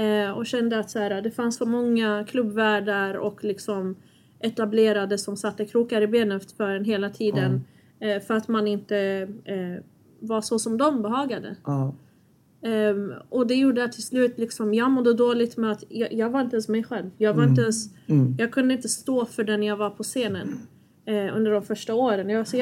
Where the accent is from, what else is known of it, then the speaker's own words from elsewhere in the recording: Sweden; born there; Fast jag är infödd in i Sverige och mycket av det svenska är väldigt självklart för mig